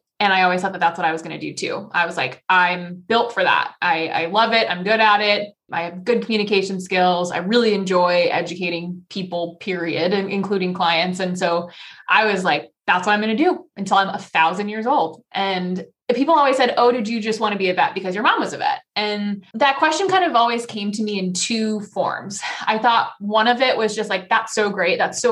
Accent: Washington, United States; I'm also a born and raised Washington State kid. So I grew up in Washington. All my family is still there.

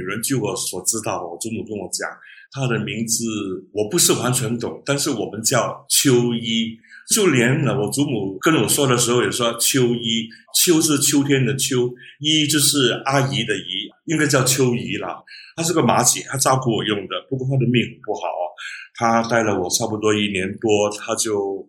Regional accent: Guangdong, China; 那我们广东人还有一个习俗哦

